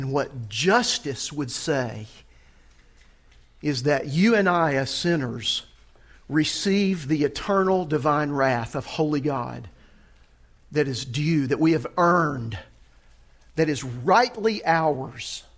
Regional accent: the South, United States; I'm from the South

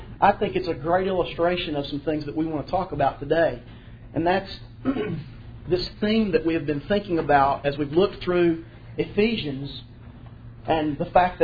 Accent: Kingsport, Tennessee, United States; I grew up in Kingsport, Tennessee, about 90 miles northeast of Knoxville, and lived there basically most of my life until I left to go to college and seminary.

